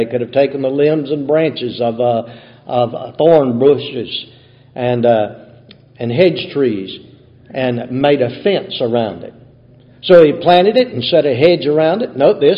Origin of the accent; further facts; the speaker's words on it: Mississippi, United States; Growing up in Mississippi, I guess you might call us sharecroppers when I was growing up. We'd move from place to place. There's no telling how many places we lived in Calhoun County, Mississippi. We lived from one end of the county to the other.